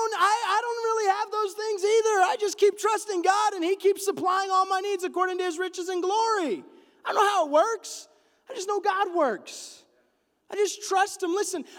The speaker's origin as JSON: {"language": "English", "town": "Roswell", "region": "New Mexico", "country": "United States", "tie": "born or raised there", "said": "I grew up in Roswell, New Mexico. I call it Roswell, America, because aliens and whatever, it's weird."}